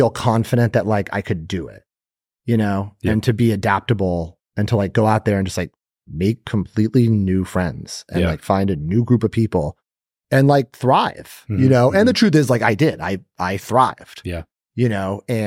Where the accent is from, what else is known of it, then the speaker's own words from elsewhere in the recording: Los Angeles, California, United States; Like for me, like I said, born and raised in Los Angeles, really small private school.